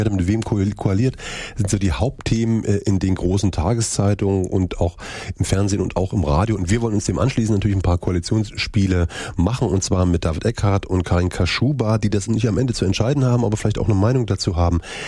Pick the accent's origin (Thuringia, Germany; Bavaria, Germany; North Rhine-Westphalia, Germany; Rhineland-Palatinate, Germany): Thuringia, Germany; Gera; Also ich komme aus Gera, da wird gerostet